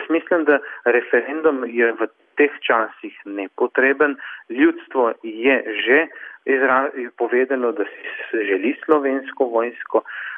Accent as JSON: {"language": "Slovenian", "town": "Ilirska Bistrica", "region": "Littoral–Inner Carniola", "country": "Slovenia", "said": "Jaz prihajam iz Ilirske Bistrice in tam vojska že zdaj odigra ključno vlogo pri zajezitvi nelegalnih migracij."}